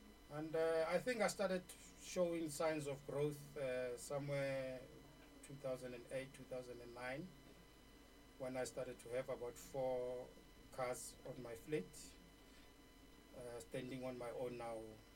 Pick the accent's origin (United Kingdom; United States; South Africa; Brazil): South Africa; Winterfeld; I was born in Makau, the outskirts of Harankua, but I grew up in Winterfeld in the Ten Morgans. I did my primary and higher education in Winterfeld.